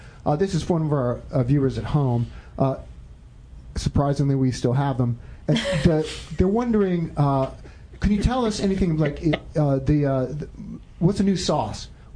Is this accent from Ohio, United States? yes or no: no; Charlottesville, Virginia, United States; moved away as an adult; now in New York, United States; Well, I moved to New York I was a playwright from Charlottesville, and I moved to New York to be a playwright.